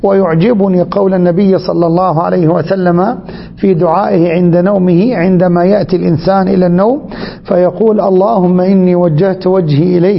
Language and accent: Arabic; Egypt; وأن يرفع عن بلادنا مصر وعن بلاد الحرمين